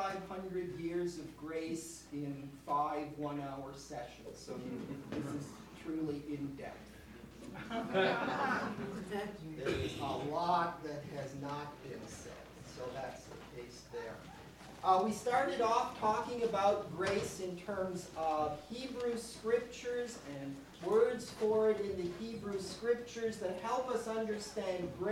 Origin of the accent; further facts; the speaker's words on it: Saskatoon, Saskatchewan, Canada; I'm from Saskatoon, Saskatchewan, Canada, where I teach there at the University of Saskatchewan in St. Thomas Moore College, one of the Catholic college on the university campus.